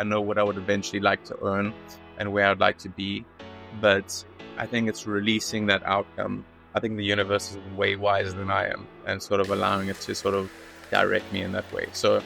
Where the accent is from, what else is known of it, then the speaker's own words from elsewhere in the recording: South Africa; moved away as an adult; now in Switzerland; So around the age of 20, 21. I got the opportunity to sort of leave my home country, South Africa, and embark on a culinary journey in Switzerland.